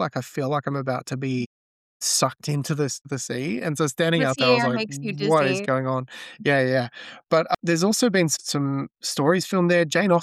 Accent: Australia; Now, being an Australian, you look at this place in England

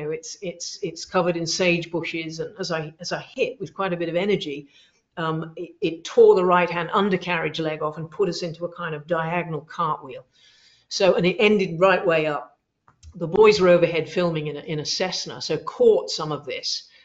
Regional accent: United Kingdom; You know, we're British.

